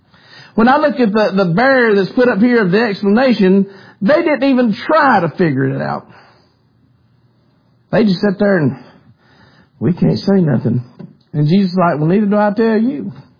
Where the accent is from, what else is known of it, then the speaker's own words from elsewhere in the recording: Bronx, New York, United States; And they always from up north, too, by the way. We're from the Bronx.